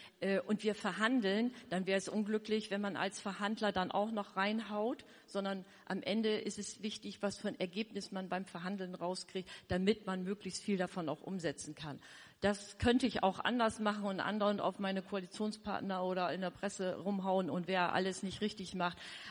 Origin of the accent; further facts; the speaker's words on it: Northern Germany, Germany; ich komme aus Norddeutschland